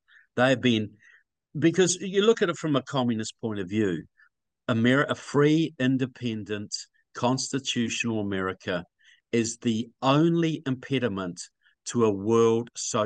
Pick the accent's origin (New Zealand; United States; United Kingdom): New Zealand; Look, I'm from New Zealand, you know.